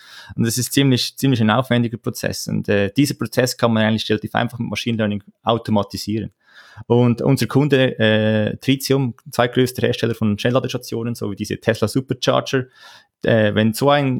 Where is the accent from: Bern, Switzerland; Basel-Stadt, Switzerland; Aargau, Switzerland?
Aargau, Switzerland; komme aus der Schweiz, geboren im Aargau, studiert an der ETH Zürich Maschinenbau. So mein ganzes Leben bis dahin etwa in der Schweiz.